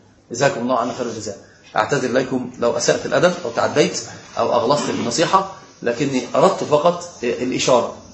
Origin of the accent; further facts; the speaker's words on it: Upper Egypt, Egypt; وأنا صعيدي صعيدي، يعني رأسي ما ليست كالجزائريين فوقها